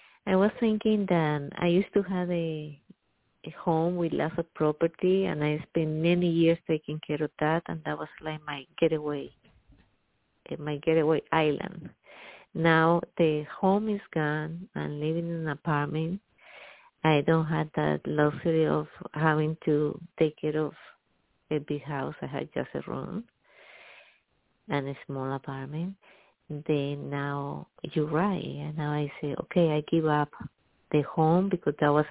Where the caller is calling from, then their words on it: New York, United States; Yes. Orange County, New York.